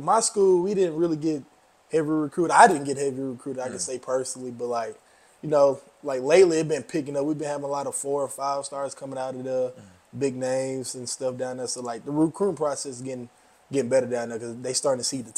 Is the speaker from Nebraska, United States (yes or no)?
no; Gulfport, Mississippi, United States; I'm from Gulfport, Mississippi, right on the coast of Mississippi.